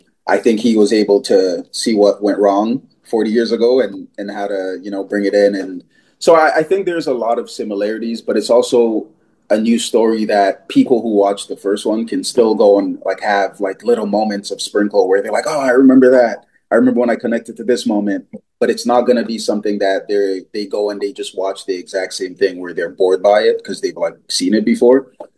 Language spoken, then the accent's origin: English; Toronto, Ontario, Canada; I am from Toronto